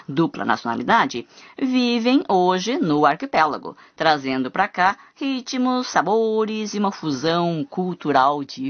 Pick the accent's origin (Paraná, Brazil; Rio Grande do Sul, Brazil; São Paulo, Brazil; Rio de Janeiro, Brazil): Paraná, Brazil; Curitiba; now in Japan; Paraná também é o meu estado, gente, sou de Curitiba.